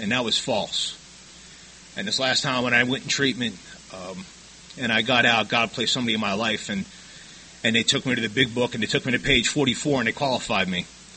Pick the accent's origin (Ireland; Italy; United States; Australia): United States; New York; I'm an alcoholic. And I'm from New York.